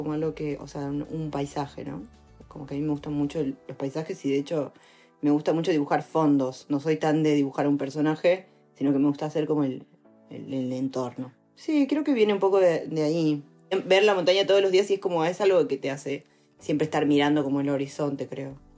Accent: Salta, Argentina; born there; nací en Salta y como con una vista a las montañas y en un ambiente como más natural.

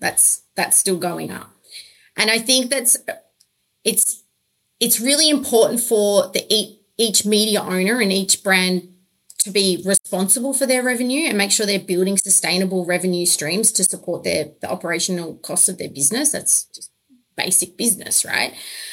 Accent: Australia; I'm Australian

